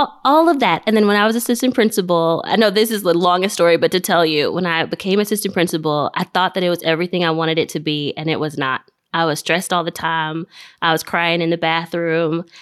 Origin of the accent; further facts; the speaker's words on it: Nigeria; I'm Nigerian.